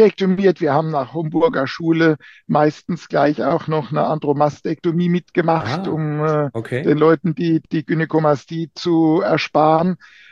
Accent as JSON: {"language": "German", "region": "Rhineland-Palatinate", "country": "Germany", "accent": "Palatinate", "said": "ich bin Pfälzer, wie man vielleicht an dem dezenten Akzent hört, und bin im Studium im Saarland gelandet, so benachbartes Feindesland, ne?"}